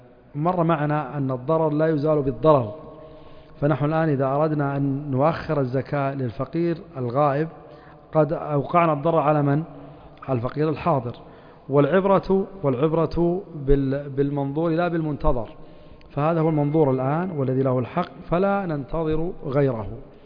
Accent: Yanbu, Medina Province, Saudi Arabia; عندنا في ينبع يأتون في شهر رجب، فما أدري في مكة متى يأتي السعاة

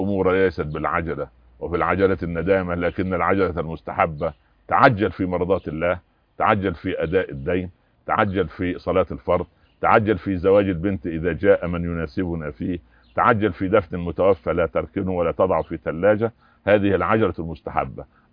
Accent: Upper Egypt, Egypt; now in Cairo, Egypt; جيت من الصعيد ولما نزلت مصر

